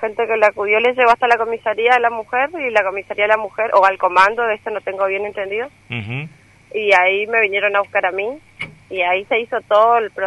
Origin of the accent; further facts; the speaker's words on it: Puerto Iguazú, Misiones, Argentina; Somos de Iguazú.